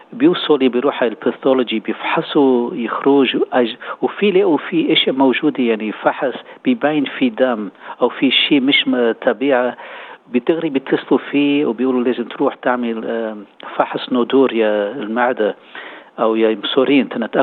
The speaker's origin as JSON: {"language": "Arabic", "country": "Lebanon", "said": "نحن جالية لبنانية وجالية عرب موجودة هون بسورة"}